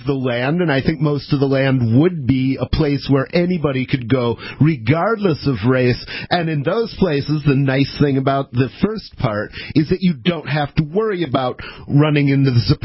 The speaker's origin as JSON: {"language": "English", "country": "Ireland", "said": "I say as an Irishman."}